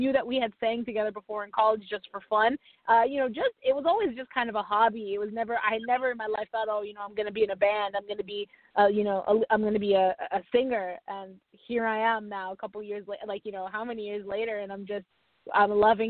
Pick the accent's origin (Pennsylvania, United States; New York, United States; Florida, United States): Pennsylvania, United States; I'm from Schuylkill County, born and raised. Aaron, you've known me my entire life.